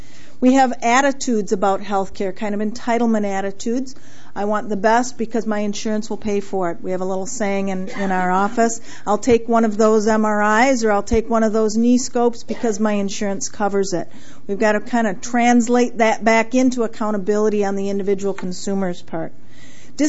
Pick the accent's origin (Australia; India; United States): United States; Wisconsin; I hail from the Fox River Valley, so I'm here from about 3 hours away